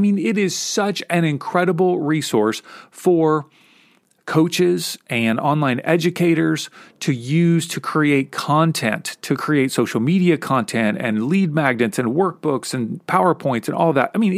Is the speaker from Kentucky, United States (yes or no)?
yes; Kentucky, United States; Polish jokes about people in Poland were so popular in the 80s where I grew up in Kentucky.